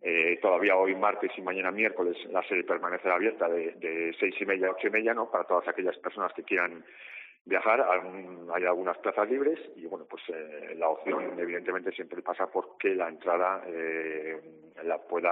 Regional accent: Palencia, Castile and León, Spain; yo creo que a los que somos de Palencia ya llevamos mucho yendo al baloncesto

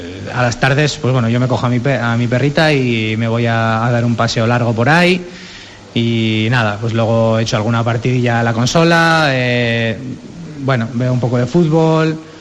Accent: Pamplona, Navarre, Spain; now in Ponferrada, Spain; Bueno, yo soy de Pamplona también, de una ciudad... Bueno, no es pequeña, pero tampoco es de estas grandes.

